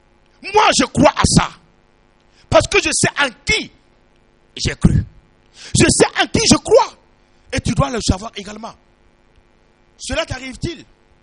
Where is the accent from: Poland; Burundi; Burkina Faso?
Burkina Faso; now in Mali; écoute, je suis venu du Burkina. Ici au Mali.